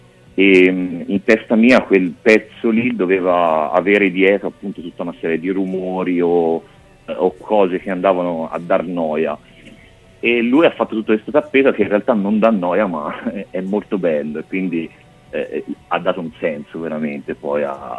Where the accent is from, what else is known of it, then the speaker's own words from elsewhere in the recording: Pistoia, Tuscany, Italy; Io sono di Pistoia